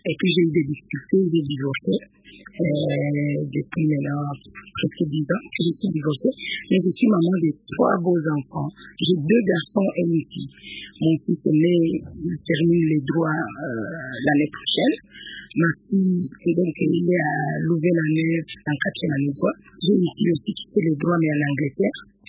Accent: Bukavu, South Kivu, DR Congo; born there; Je suis née à Bukavu, dans une petite commune qu'on appelle Bagira.

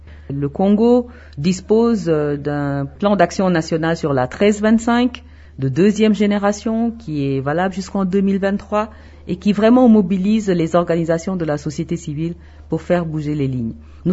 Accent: Senegal; Moi, je viens du Sénégal.

